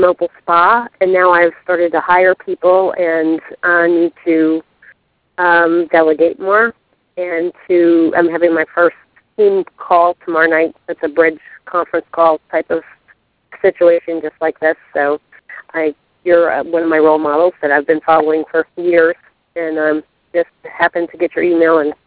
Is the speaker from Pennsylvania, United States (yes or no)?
yes; Pennsylvania, United States; I'm from Pennsylvania